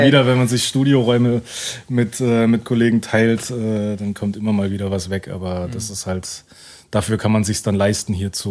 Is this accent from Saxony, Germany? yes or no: no; Oberkirch, Baden-Württemberg, Germany; Wir waren 5 MCs aus dem Raum Oberkirch-Offenburg, Ortenau-Kreis. Ja. Das ist meine Heimat.